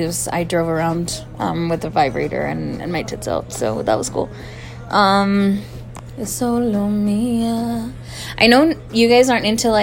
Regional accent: Los Angeles, California, United States; Like, I'm from East LA. I can do that.

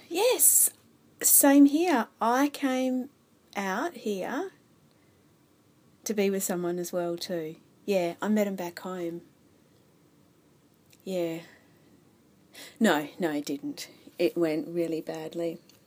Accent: Melbourne, Victoria, Australia; Me, I'm from Melbourne, yeah. I've been overseas for about nearly 4 years now. I go home in 2 weeks.

